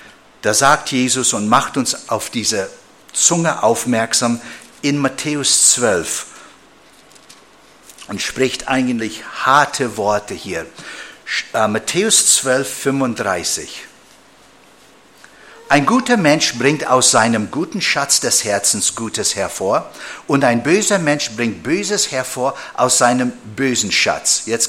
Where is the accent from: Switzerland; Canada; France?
Canada; German is a second language; Oder bei uns in Kanada, in BC oder in Alberta